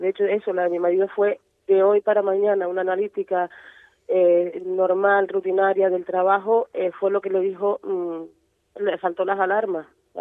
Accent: Canary Islands, Spain; now in Tenerife, Spain; somos de Tenerife. Bueno, yo soy de Puerto, pero vivo en Tenerife hace muchos años.

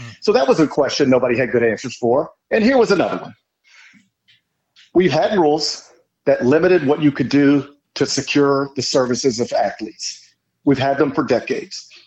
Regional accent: Memphis, Tennessee, United States; I'm somebody who covers college basketball but grew up in the Memphis area. I grew up on the Razorbacks and the Tigers.

